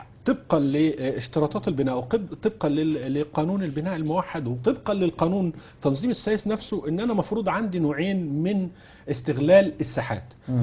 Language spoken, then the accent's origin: Arabic; Egypt; احنا عندنا في مصر أكتر من 12 ألف موقف عشوائي بإحصائيات غير رسمية.